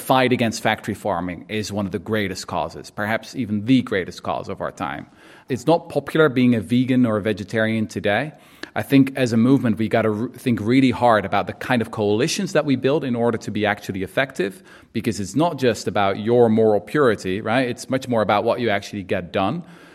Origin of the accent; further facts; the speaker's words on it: Netherlands; English is a second language; So I'm from the Netherlands.